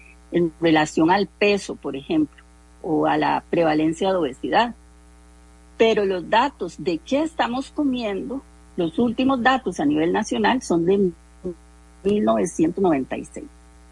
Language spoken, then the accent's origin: Spanish; San José, Costa Rica; yo soy costarricense, ¿verdad? Nací aquí en San José.